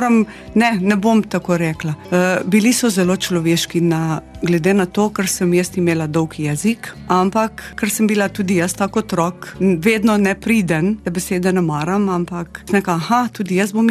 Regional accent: Bloke, Slovenia; Jaz sem še vedno po rodu Bločanka, trda Bločanka. Živela med medvedi, volkovi, med vsem hodila v šolo, peš

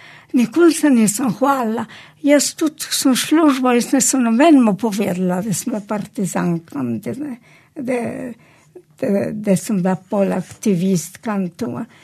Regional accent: Slovene Littoral, Slovenia; Ja, vsem mi smo vsej Primorci itak se

